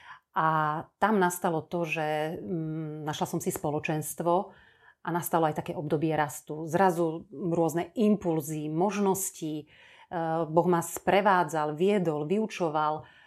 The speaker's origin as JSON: {"language": "Slovak", "town": "Dechtice", "region": "Trnava Region", "country": "Slovakia", "said": "ako náhle som povedala, že som z Dechtíc"}